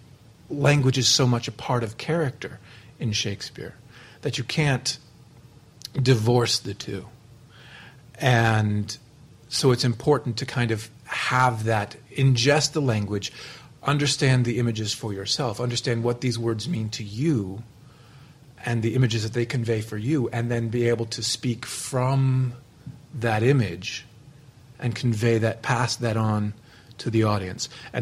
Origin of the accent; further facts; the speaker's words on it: United States; Being an American, we have, your work visas for the Stratford Festival